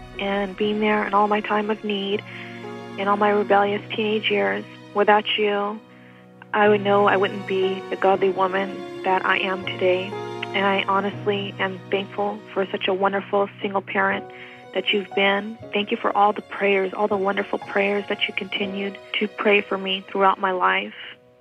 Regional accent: Fresno, California, United States; I am from Fresno, California, and I would like to relay this message for my mother, Cindy.

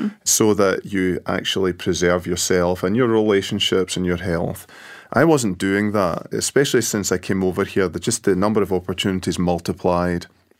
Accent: Scotland, United Kingdom; now in Grand Rapids, United States; no, originally from Scotland.

